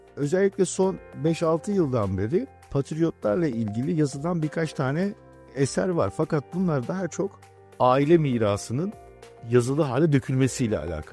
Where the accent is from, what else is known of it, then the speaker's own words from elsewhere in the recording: Çatalca, Istanbul, Turkey; born there; Ben 1983 yılında Çatalca'da doğdum. Benim ailem 1923 nüfus mübadelesiyle Batı Makedonya bölgesinden Nastić ve Grebene'den Çatalca'ya iskan edilmiş bir mübadil ailesi. Ben de 3. kuşak mübadilim.